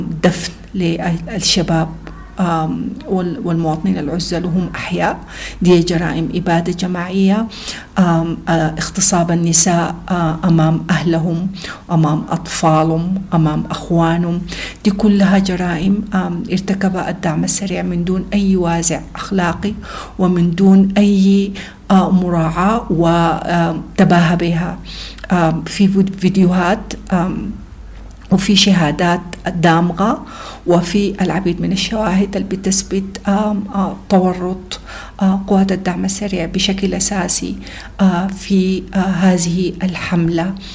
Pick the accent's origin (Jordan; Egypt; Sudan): Sudan; إحنا كسودانيين